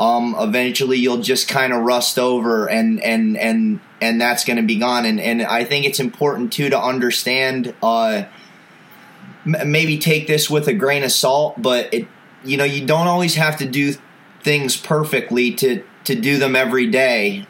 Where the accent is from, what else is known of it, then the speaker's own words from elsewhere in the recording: Pennsylvania, United States; I am a arborist from Pennsylvania. I have a small little outfit here